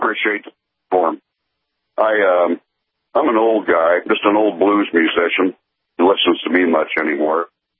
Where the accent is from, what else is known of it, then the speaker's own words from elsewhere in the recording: Indiana, United States; Well, I'm from Indiana.